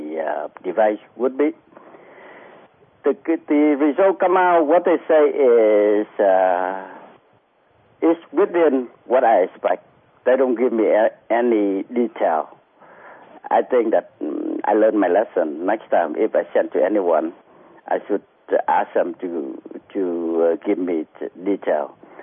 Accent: Vietnam; English is a second language; also born or lived in Houston / California / Mississippi; now in United States; I'm Vietnam.

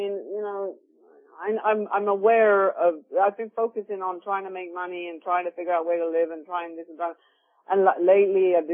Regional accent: England, United Kingdom; growing up in England

